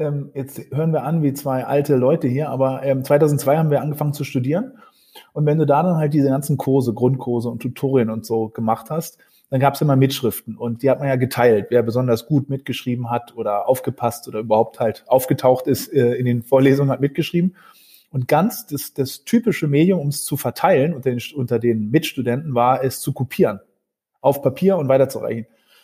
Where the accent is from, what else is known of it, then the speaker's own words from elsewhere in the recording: Norderney, Lower Saxony, Germany; also born or lived in Berlin / Kiel; Ich bin ursprünglich in Berlin geboren, dann in Ostfriesland aufgewachsen, auf einer ostfriesischen Insel, Norderney, wer sie kennt, und wollte dann dem Wasser treu bleiben und habe mich dann im Studium nach Kiel sozusagen, in Kiel angemeldet